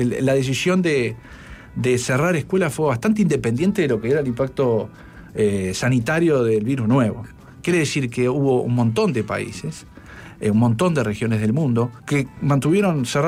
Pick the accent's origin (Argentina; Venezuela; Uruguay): Uruguay; como uruguayo me siento honrado